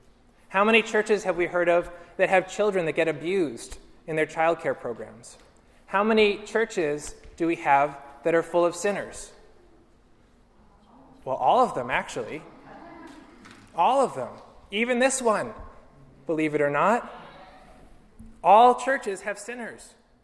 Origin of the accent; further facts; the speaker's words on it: Pennsylvania, United States; there's a Pennsylvania U.S. House of Representatives guy who's actually from very near my hometown in Pennsylvania.